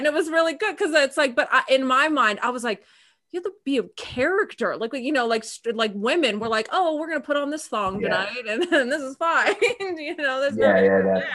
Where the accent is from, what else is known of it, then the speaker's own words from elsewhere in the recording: Las Vegas, Nevada, United States; also born or lived in California; I was living in California at the time, and then I'm from Vegas originally, and I was moving back